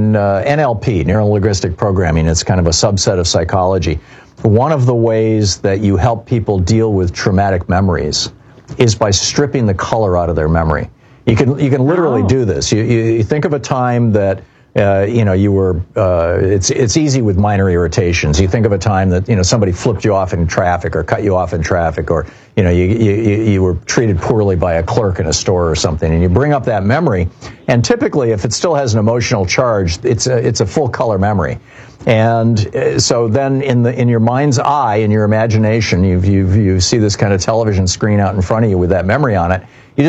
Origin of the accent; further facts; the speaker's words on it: Michigan, United States; I remember it well. I grew up in Michigan.